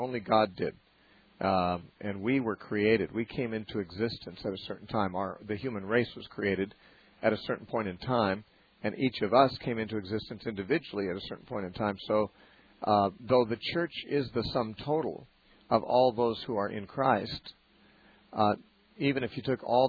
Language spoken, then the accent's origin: English; Santa Cruz, California, United States; Let's talk to Rose from Santa Cruz, California, my hometown.